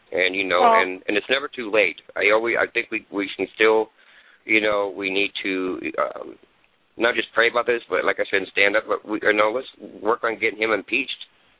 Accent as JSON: {"language": "English", "region": "California", "country": "United States", "lives_now": "Arizona, United States", "said": "I'm from California. but I've lived in Arizona for a year now. I moved here to get away from California."}